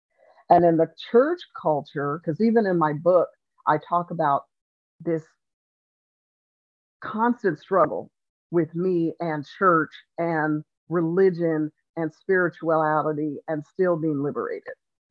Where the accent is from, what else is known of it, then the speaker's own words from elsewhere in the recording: Colorado, United States; I was originally born and raised in Colorado. And in Colorado, there's a thing called a Juneteenth celebration